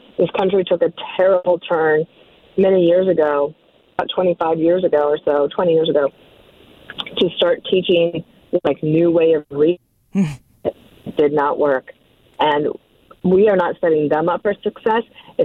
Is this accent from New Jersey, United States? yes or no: no; Denver, Colorado, United States; when I was a kid growing up in Denver